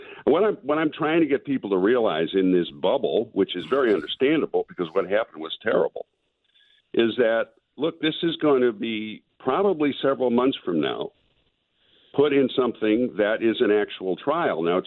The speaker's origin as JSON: {"language": "English", "country": "United States", "said": "I mean, I'm an American citizen."}